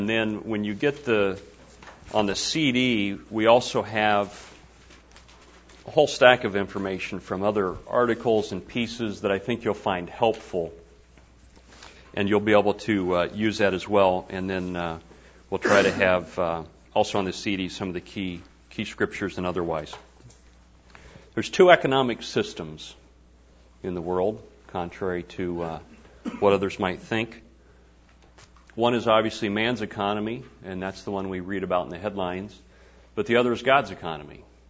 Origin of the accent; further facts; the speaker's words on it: Wichita, Kansas, United States; I'm from Wichita, Kansas.